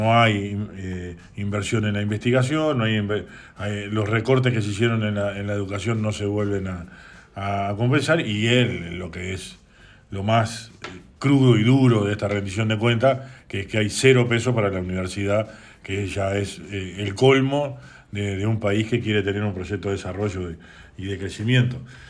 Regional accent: Uruguay; que somos los uruguayos

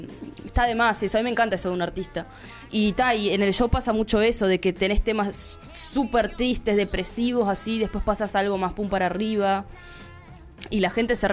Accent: Paysandú, Uruguay; yo soy de Paysandú. Estábamos allá en Paysandú, escuchando un DVD en vivo

